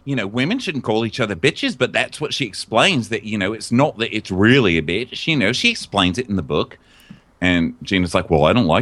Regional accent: Texas, United States; Well, I'm from Texas, so you gonna get switched.

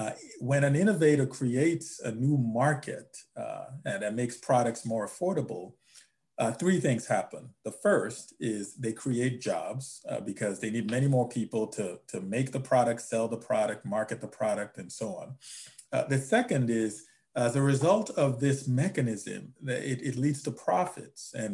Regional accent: Nigeria; moved away as an adult; now in United States; I'm originally from Nigeria and was fortunate to come to the U.S. to study. In 2000

